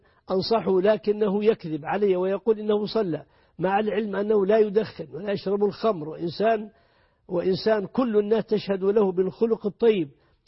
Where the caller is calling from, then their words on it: France; السلام عليكم، أنا أخت من فرنسا